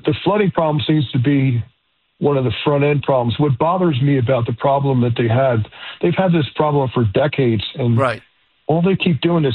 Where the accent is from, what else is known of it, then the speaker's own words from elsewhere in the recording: Philadelphia, Pennsylvania, United States; I was born in Philadelphia, baptized at St. Edward's, went to St. Bonnie's for grade school.